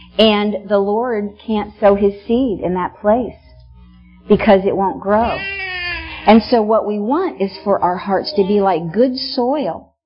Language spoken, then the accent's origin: English; Missouri, United States; I'm from Missouri, and we ate a lot of okra in Missouri, and it's really good.